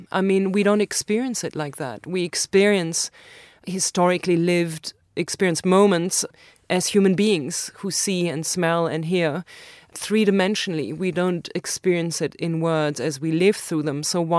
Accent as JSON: {"language": "English", "country": "Germany", "said": "And she had heard my accent. And I said, I'm from Germany."}